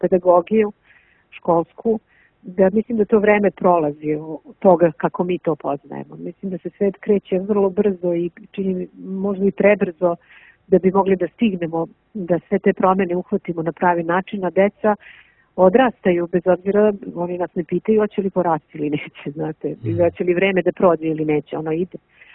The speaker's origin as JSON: {"language": "Serbian", "country": "Montenegro", "said": "mi smo iz Crne Gore"}